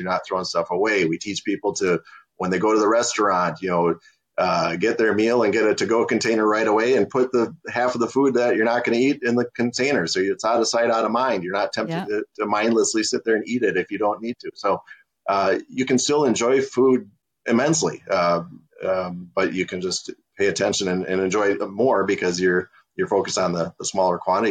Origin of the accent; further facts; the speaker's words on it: Minnesota, United States; So, I grew up in Minnesota, still live in Minnesota, Catholic family.